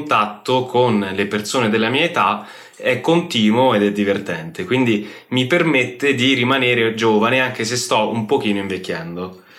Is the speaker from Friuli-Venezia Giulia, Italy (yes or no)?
no; Rome, Lazio, Italy; moved away as an adult; now in Innsbruck, Austria; ho 37 anni e vengo da Roma. Vivo in Austria da 8 anni ormai e in questo momento sono residente ad Innsbruck.